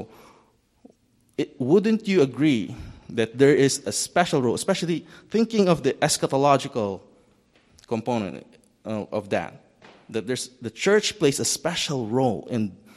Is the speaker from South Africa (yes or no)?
no; Philippines; English is a second language; now in United States; I'm a foreigner. I'm not a U.S. citizen. I'm from the Philippines, and I know some of our history.